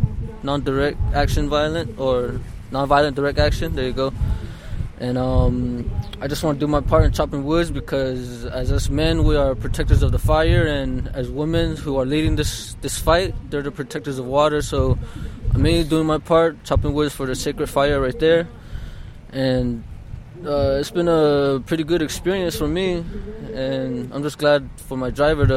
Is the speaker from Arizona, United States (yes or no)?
yes; Phoenix, Arizona, United States; Well, I'm coming from Phoenix, Arizona, originally from Dene Nation